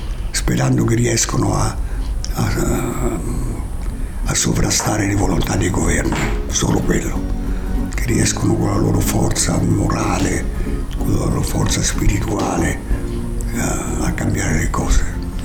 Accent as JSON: {"language": "Italian", "town": "Rome", "region": "Lazio", "country": "Italy", "tie": "born or raised there", "said": "Diciamo che io sono nato a Roma, sono cresciuto a Roma e sono figlio di un sardo e di una toscana."}